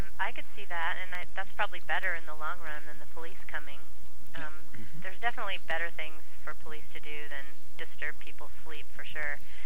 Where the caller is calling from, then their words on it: Eugene, Oregon, United States; Eugene, Oregon.